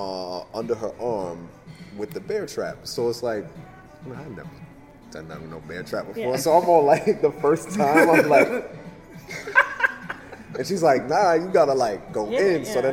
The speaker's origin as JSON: {"language": "English", "town": "Jersey City", "region": "New Jersey", "country": "United States", "said": "I'm from Jersey City, New Jersey. I ain't ever come across no bear trap."}